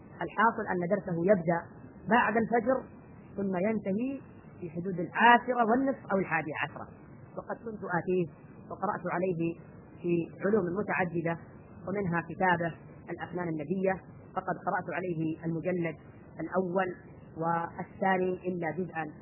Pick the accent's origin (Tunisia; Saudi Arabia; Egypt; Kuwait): Saudi Arabia; جنوب بلادنا السعودية